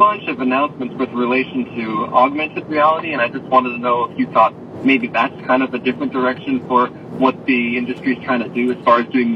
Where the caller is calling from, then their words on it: Florida, United States; Hey, what's up? … from Florida.